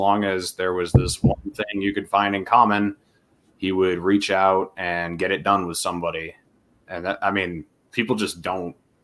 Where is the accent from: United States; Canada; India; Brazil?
United States; New Hampshire; I'm from New Hampshire. So originally.